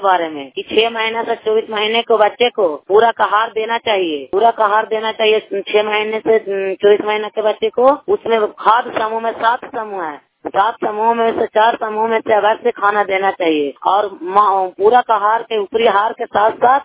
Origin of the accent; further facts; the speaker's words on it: Bihar, India; मैं सतपुरा के सीएम बोल रही हूँ और नगनौसा ब्लॉक के रहने वाली हूँ।